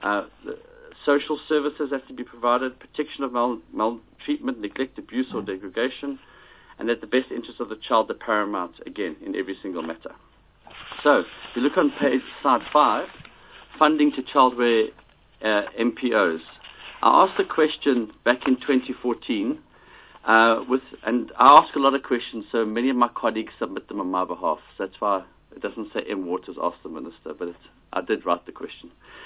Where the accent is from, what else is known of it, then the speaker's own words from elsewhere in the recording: Ekurhuleni, Gauteng, South Africa; I'm from Ekurhuleni, so I'm focusing on the East Rand